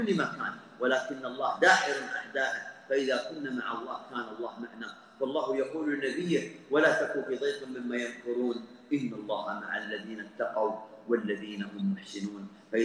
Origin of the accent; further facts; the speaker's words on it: Saudi Arabia; ونحن في بلادنا المملكة العربية السعودية